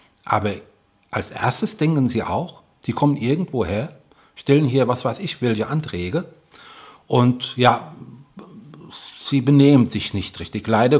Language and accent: German; Germany; die Sinti sind seit fast 700 Jahren in Deutschland und wir sind Deutsche.